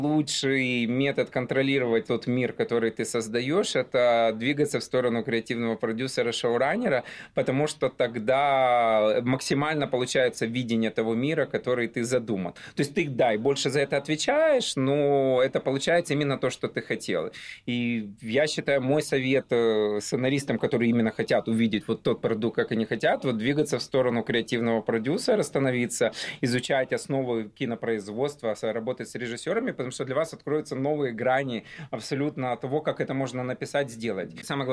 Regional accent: Odesa, Odesa Oblast, Ukraine; Я из Одессы сам, одессит, вот, и переехал.

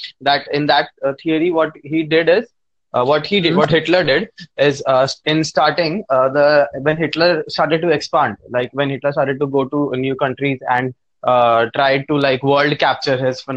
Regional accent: Mumbai, Maharashtra, India; Yes, I'm from Mumbai too.

